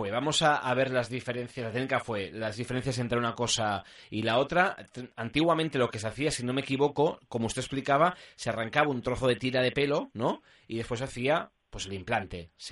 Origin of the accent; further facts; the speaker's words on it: Spain; los españoles somos, atención, los europeos a quienes más nos preocupa la caída del cabello